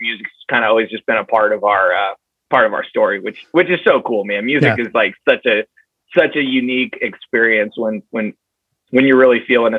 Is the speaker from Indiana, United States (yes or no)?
no; San Diego, California, United States; Growing up in San Diego is awesome, dude. I mean, and so we're up in North County, San Diego, and it's a rad place called, we're in Escondido, San Marcos area, and it's just like a nice little town.